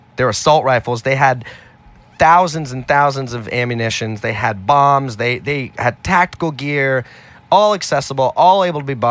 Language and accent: English; Manhattan, New York, United States; born there; But I was born in Manhattan.